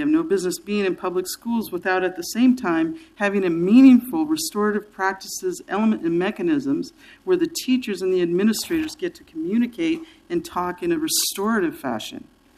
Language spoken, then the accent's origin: English; Portland, United States; I'm from Portland. I was born and raised here.